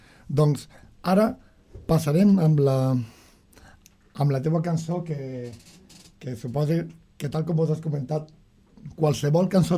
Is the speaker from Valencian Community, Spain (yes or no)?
yes; Finestrat, Valencian Community, Spain; una muntanya que hi ha a prop d'on soc jo, el Puig Campana, a Finestrat, a la Marina Baixa